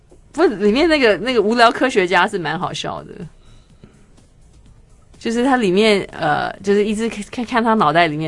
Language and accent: Chinese; Taiwan; 我们台湾人的心灵图像。等一下就要告诉大家，那个纪蔚然看到我们台湾人的深层心灵图像到底是什么？